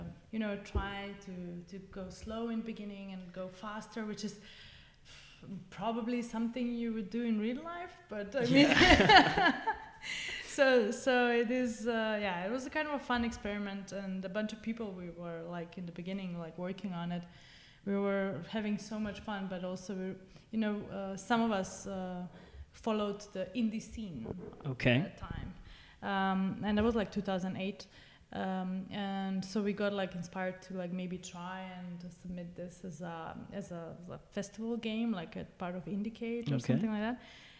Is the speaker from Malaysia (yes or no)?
no; North Macedonia; now in Copenhagen, Denmark; I'm actually from Macedonia, but came to study here in Copenhagen a long time ago.